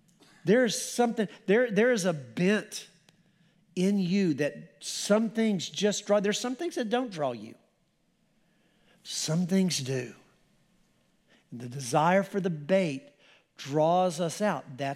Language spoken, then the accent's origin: English; Colorado, United States; We grew up fishing up in Colorado, and we didn't have enough money to fly fish, so we just stream fish.